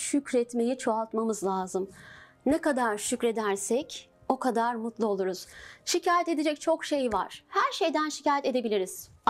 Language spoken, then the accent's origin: Turkish; Samsun, Turkey; born there; 1980 Samsun doğumluyum.